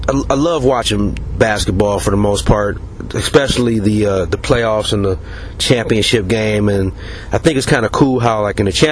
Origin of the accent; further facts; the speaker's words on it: Cleveland, Ohio, United States; I'm from Cleveland, Ohio, and this is my first podcast.